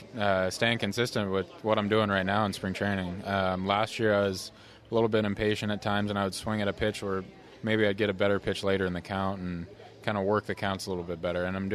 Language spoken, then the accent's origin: English; Pleasanton, California, United States; I'm from Pleasanton, California.